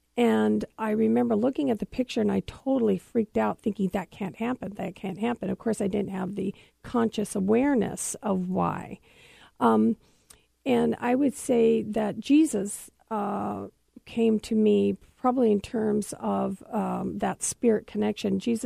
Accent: California, United States; I grew up in California, maybe five, and of course, it's hot there.

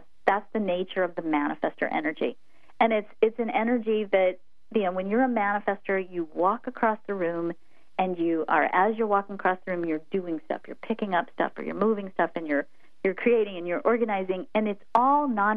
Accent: United States; We are, and actually being American, frankly.

